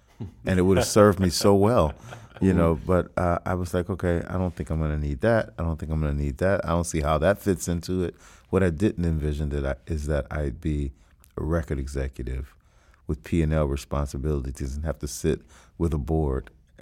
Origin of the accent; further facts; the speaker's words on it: Cincinnati, Ohio, United States; Growing up listening to music, I grew up in Cincinnati